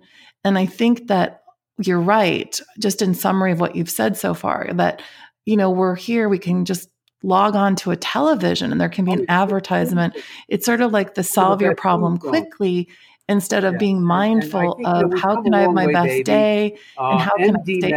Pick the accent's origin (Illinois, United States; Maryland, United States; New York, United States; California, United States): Illinois, United States; Schaumburg; I grew up in Schaumburg, Illinois.